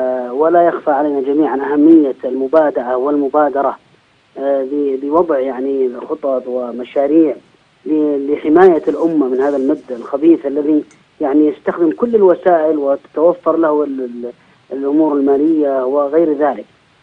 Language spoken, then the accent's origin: Arabic; Yemen; يعني مثلا أنا من اليمن، وغيري من السعودية وآخر من الدول أخرى